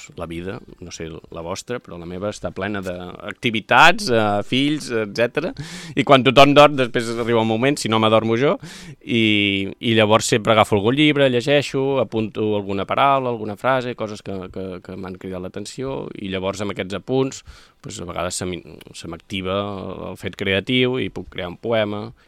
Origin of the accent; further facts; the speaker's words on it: La Bisbal d'Empordà, Catalonia, Spain; born there; now in Vilamacolum, Spain; tinc moltes cases, a casa on vaig néixer a la Bisbal